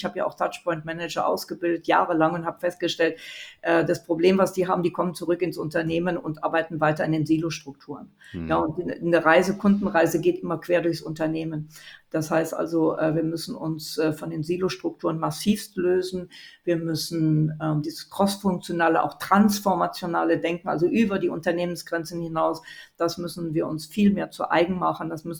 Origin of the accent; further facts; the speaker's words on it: Munich, Bavaria, Germany; wir haben leider hier in Deutschland, in München, ich komme ja aus München, wir haben leider nicht viel Schnee.